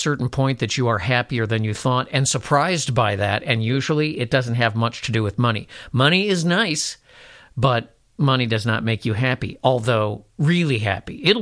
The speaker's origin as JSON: {"language": "English", "region": "Ohio", "country": "United States", "also_born_or_lived": "Kentucky", "said": "because we are from Appalachia, basically. We're from Central Ohio and Kentucky and places like that."}